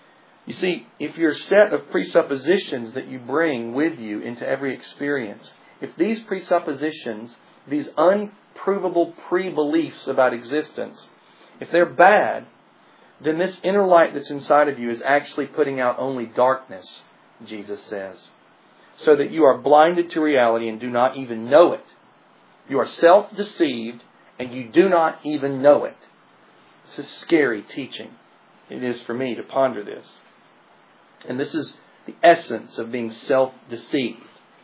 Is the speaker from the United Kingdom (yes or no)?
no; Tennessee, United States; You know, I'm from Tennessee, so I have to keep it simple.